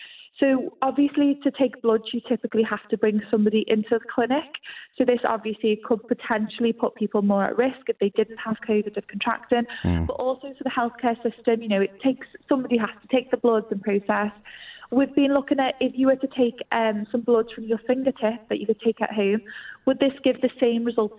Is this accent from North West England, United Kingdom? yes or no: yes; Liverpool, North West England, United Kingdom; So obviously I'm from Liverpool